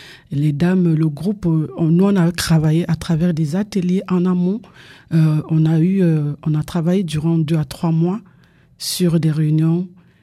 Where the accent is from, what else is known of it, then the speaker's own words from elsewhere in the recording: Cameroon; first language Ewondo; French is a second language; en ma langue maternelle, l'Ewundu.